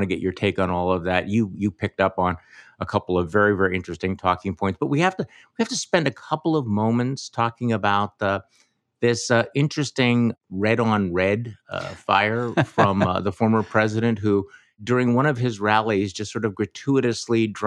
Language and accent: English; Wisconsin, United States; Here in my home state of Wisconsin